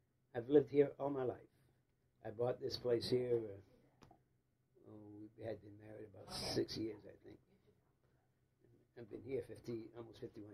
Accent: Auburn, United States; I grew up in Auburn, went to school here in Auburn, went to school here at St. Louis School, and then at Walton, Yale.

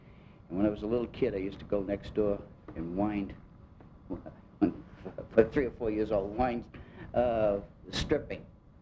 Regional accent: Lynn, Massachusetts, United States; I grew up in Lynn, Mass., which was the one time the shoe city of Massachusetts and probably the country.

